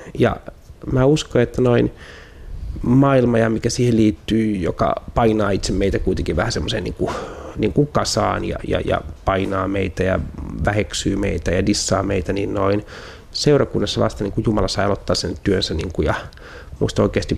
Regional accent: Sastamala, Pirkanmaa, Finland; No lähdetään vaikka mun lapsuudesta syvältä Satakunnan rintamailta, jossa vielä Jumalaa kunnioitettiin. Ja kasvoin siis nykyisen Sastamalan alueella ja siellä oikeastaan jo lapsena kummatkin vanhemmat oli maatalon kasvattaja.

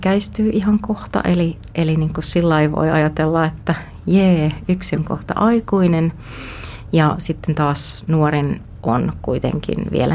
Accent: Lapua, South Ostrobothnia, Finland; Mä oon kasvanut Etelä-Pohjanmaalla, Lapualla ja oon perheen suus.

